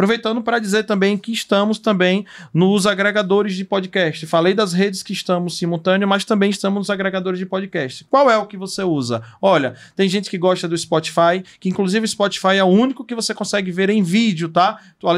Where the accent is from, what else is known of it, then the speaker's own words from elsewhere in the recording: Aracaju, Sergipe, Brazil; now in São José dos Campos, Brazil; eu sou do Papo Condominial, tá? Nacional, eu venho lá de Aracaju, hoje eu resido em São José dos Campos, São Paulo